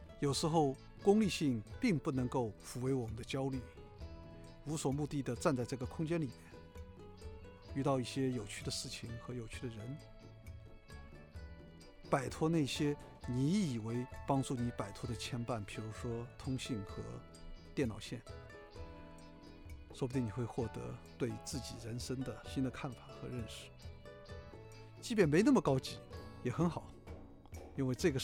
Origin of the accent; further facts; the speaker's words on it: Shanghai, China; 作为一个上海人和一个上海的建筑师